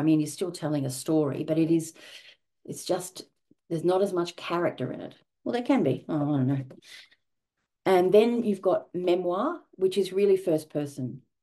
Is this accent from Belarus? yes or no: no; Australia; I'm an Australian narrator